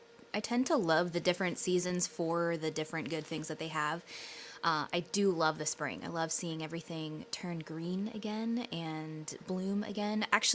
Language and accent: English; New York, United States; Yeah, I'm from the Hudson Valley.